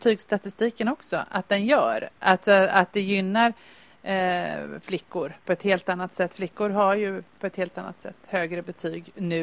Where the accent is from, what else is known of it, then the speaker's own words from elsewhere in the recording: Gothenburg, Västra Götaland County, Sweden; Och då kommer jag från Göteborg.